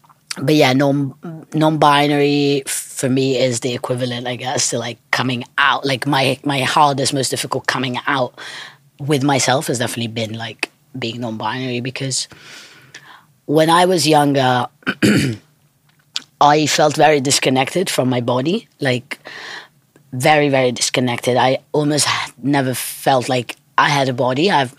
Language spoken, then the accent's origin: English; Italy; English is a second language; Obviously, I grew up in Italy